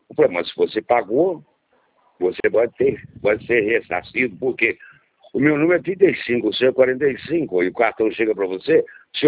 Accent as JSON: {"language": "Portuguese", "region": "Minas Gerais", "country": "Brazil", "said": "Eu sou mineiro mesmo. Mineiro com E maiúsculo."}